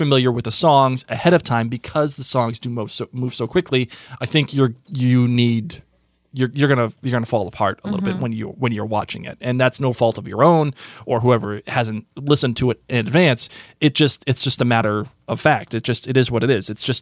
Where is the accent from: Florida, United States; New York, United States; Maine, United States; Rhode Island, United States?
Rhode Island, United States; because we are from Rhode Island